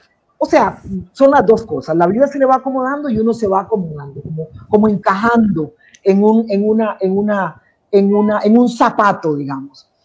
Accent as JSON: {"language": "Spanish", "country": "Costa Rica", "moved": "as an adult", "said": "Yo salí de Costa Rica hace 26 años, que iba para Zimbabue"}